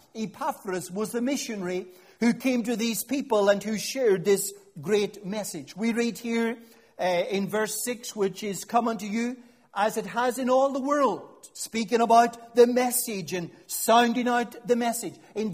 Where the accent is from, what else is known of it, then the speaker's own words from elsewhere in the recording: Northern Ireland, United Kingdom; Now, in Northern Ireland, and you guessed, I'm not from Scotland, and we came across the Irish Sea with the loveliest sailing yesterday.